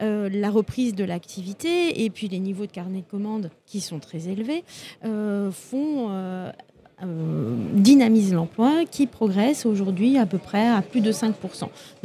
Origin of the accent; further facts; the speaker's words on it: Toulouse, Occitanie, France; Moi, je viens de Toulouse, donc je connais bien l'aéronautique.